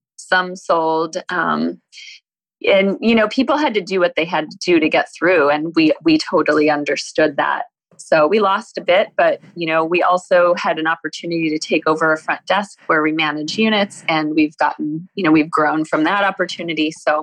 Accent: Midwest, United States; My dad, I'm from the Midwest. My dad taught me to save and have a nest egg.

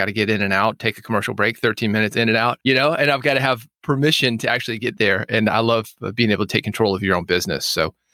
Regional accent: Nashville, Tennessee, United States; born there; I was born in Nashville, and that is what we do here.

